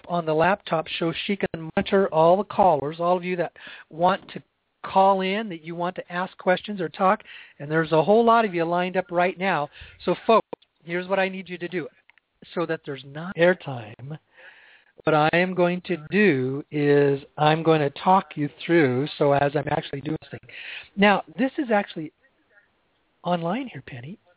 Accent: Sedona, Arizona, United States; Now, I do have a workshop shop coming up in a couple days here in Sedona, Arizona, my hometown.

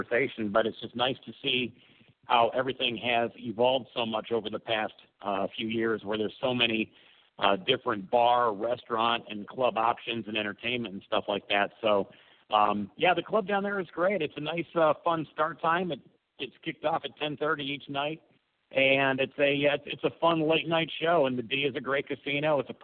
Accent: Detroit, Michigan, United States; now in Las Vegas, United States; I'm Irish-American, grew up in Detroit, blue-collar upbringing

